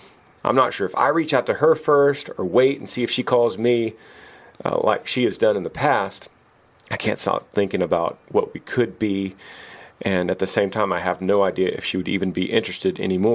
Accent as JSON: {"language": "English", "region": "Utah", "country": "United States", "said": "Hey, Granger … from Utah. I'm almost 16 years old."}